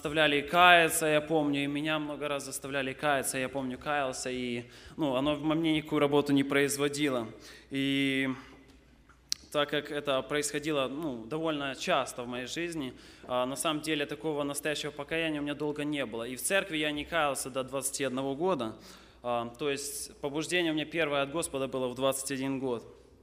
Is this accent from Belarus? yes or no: yes; Belarus; Дело в том, что я сам с Беларуси, и у меня там есть очень хороший мой друг.